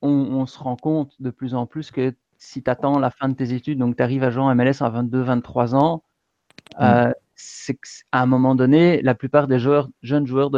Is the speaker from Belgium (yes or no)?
yes; Belgium; quand j'étais jeune, j'étais en Belgique